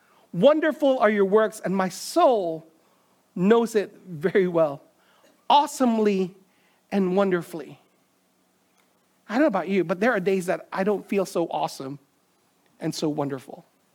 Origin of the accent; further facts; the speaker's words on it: Manila, Metro Manila, Philippines; I grew up in Manila